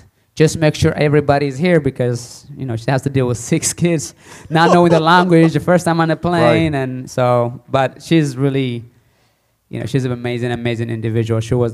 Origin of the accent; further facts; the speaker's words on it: Eritrea; born there; I was born in Eritrea in the middle of a war that lasted for 31 years against Ethiopia.